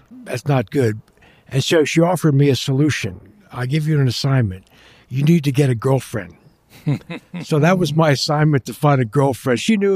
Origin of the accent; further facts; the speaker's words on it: New Jersey, United States; My grandparents are from Italy. They immigrated to the States. So I grew up in New Jersey, went to University of Maryland, undergraduate, then Dallas Seminary.